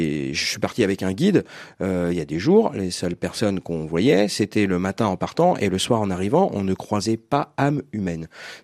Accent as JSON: {"language": "French", "country": "Spain", "second_language": "French", "said": "Moi-même, je suis espagnol aussi"}